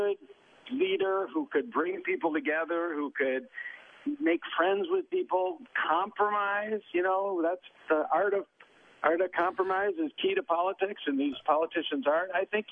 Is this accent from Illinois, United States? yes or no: yes; Illinois, United States; I'm from Illinois originally, land of Lincoln.